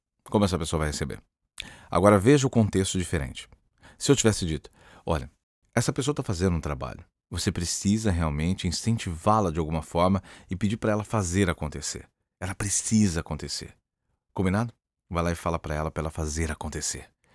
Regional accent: Brazil; Primeiro que a minha esposa é uma argentina, eu sou brasileiro, nós temos agora culturas diferentes, idades diferentes

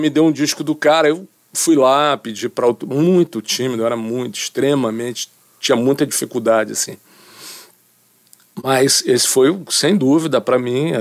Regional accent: Rio de Janeiro, Brazil; bloco, escola de samba ali na subúrbio carioca ali da Leopoldina, onde eu fui criado.

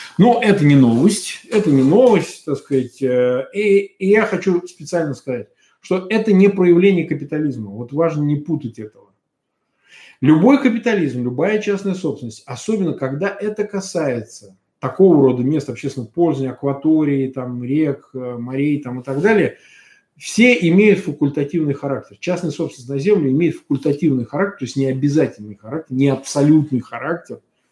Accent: Samara, Samara Oblast, Russia; born there; Я сам не москвич. Я родился в Самаре.

